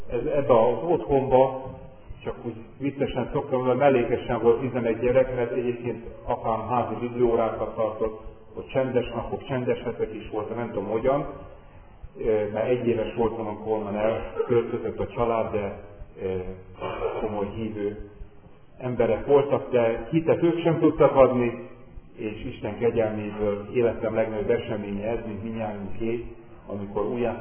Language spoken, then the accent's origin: Hungarian; Békéscsaba, Békés, Hungary; born there; Békés Csabán születtem, az Békés megyében van, és azért annyit elmondok, hogy amikor én megszülettem, akkor még egy szobás konyhás lakásban lakott a család, és 11. gyerek vagyok, van egy öcsém még